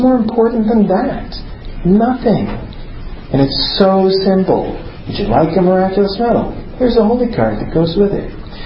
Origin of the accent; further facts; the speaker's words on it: Bloomington, Indiana, United States; I'm from the Bloomington, Indiana area, so I have the two Catholic radio stations listed there for Bloomington, Indiana.